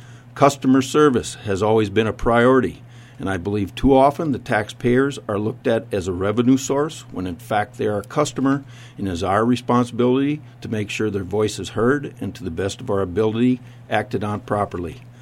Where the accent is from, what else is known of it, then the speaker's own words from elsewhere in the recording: Albert Lea, Minnesota, United States; So I was born and raised in Albert Lea, and I've lived in Freeborn County my entire life. I currently live south of Manchester in Manchester Township. I've lived there since 1985.